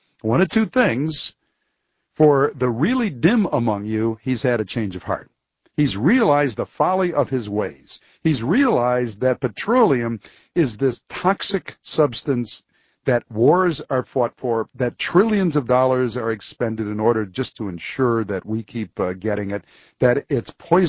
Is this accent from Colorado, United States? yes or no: no; Detroit, Michigan, United States; Bush bringing his traveling circus here to my hometown, the Detroit area